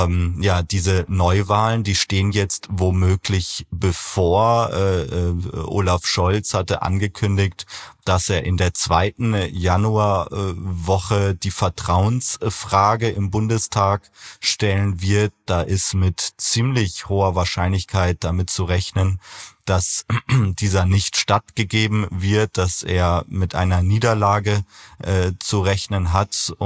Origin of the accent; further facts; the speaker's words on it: Berlin, Germany; Aber zum Abschluss unseres heutigen Podcasts müssen wir noch in meine Heimat blicken, nach Berlin.